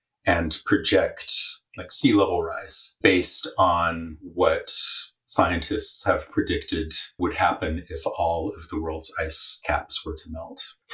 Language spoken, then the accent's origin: English; Oakley, California, United States; also born or lived in Walnut Creek; I was born in Walnut Creek, but I didn't actually live there. About 25 miles east of San Francisco. But I didn't live there. I lived in this tiny town called Oakley, which is way out there.